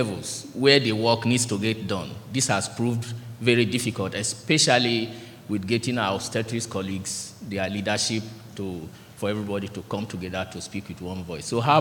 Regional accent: Nigeria; I'm from Nigeria.

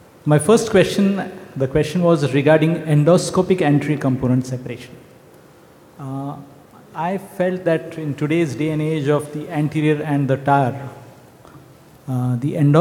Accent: India; from India.

